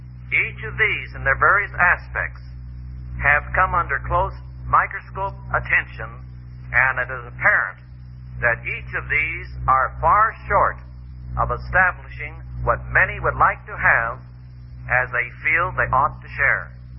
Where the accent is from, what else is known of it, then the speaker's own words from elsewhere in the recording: Loveland, Colorado, United States; also born or lived in Denver; I was born in Denver, raised in my formative years in Loveland, Colorado, just miles from here.